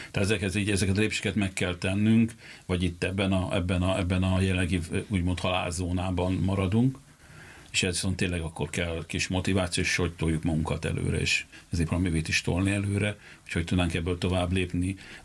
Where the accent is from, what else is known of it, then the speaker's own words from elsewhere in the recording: Kaposvár, Somogy, Hungary; now in Vecsés, Hungary; de én kaposvári vagyok, tehát vidéki.